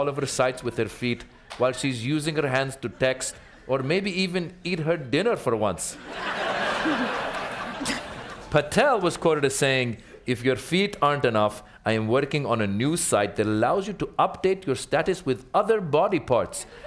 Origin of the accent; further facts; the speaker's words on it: Iran; I'm from Iran.